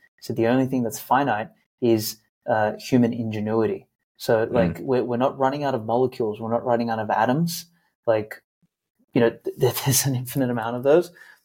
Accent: Australia; I grew up in Australia, like normal summer day was 45.

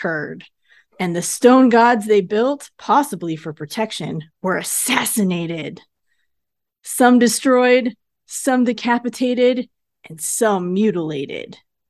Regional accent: Lake Tahoe, United States; I grew up in Lake Tahoe, and I've spent a lot of time in Lake Tahoe

